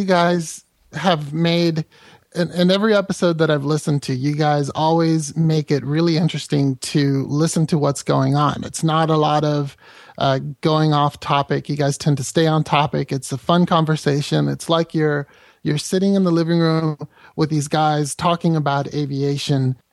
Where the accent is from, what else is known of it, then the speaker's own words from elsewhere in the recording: Venezuela; now in San Marcos, United States; No, actually, I'm one of those dirty, rotten foreigners. I'm from Venezuela.